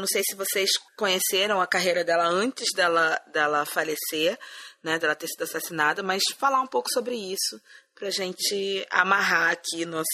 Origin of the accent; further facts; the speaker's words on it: Rio de Janeiro, Brazil; now in São Paulo, Brazil; Então, eu sou carioca, né? Eu moro em São Paulo já há bastante tempo.